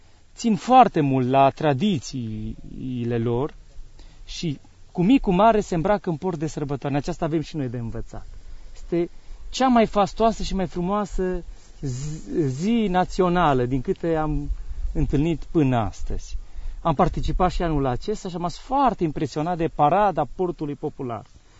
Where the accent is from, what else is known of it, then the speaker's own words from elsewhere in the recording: Maramureș County, Romania; Păi, sunt din Maramureș.